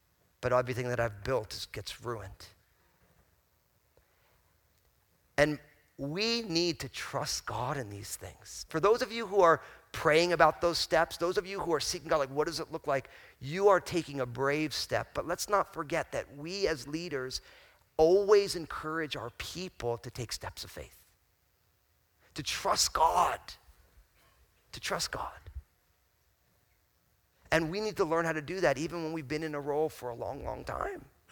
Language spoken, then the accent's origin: English; Old Bridge, New Jersey, United States; I grew up in Old Bridge, New Jersey. So like I was socialized to be rude.